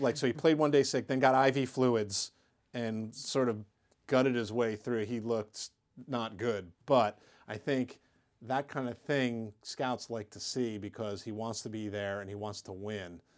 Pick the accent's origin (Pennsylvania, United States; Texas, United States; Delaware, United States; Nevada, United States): Pennsylvania, United States; Pittsburgh; I'll start, in my hometown at Pitt.